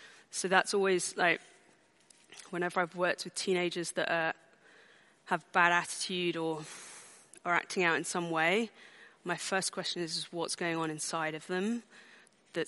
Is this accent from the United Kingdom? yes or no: yes; United Kingdom; particularly as British people, so having worked in America